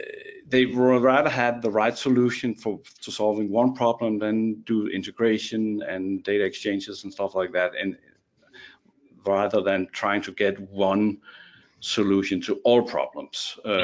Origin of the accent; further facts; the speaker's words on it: Denmark; accent: Danish; English is a second language; But going back, just my strange accent is because I'm actually Danish. But going back to that time in Denmark